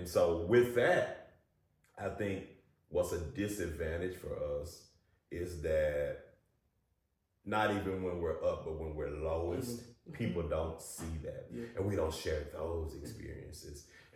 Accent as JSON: {"language": "English", "town": "Memphis", "region": "Tennessee", "country": "United States", "tie": "born or raised there", "said": "So I think that with growing up in the Bible Belt, you know, I grew up right here in Memphis, Tennessee"}